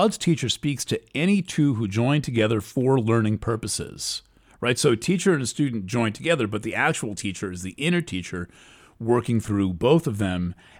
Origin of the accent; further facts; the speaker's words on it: Brooklyn, New York, United States; born there; Oh, I was born in Brooklyn at Brookdale Hospital and so on.